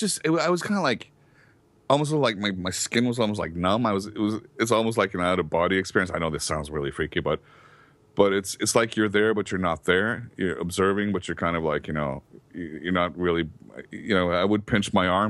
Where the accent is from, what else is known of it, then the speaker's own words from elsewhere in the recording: Norway; English is a second language; I said to the guys, "You know, shut up, you guys. I came in from Norway." And they go, "What?" So they just started … "Hey, what does … think?" "I don't know. Ask … " So I was like representing my country.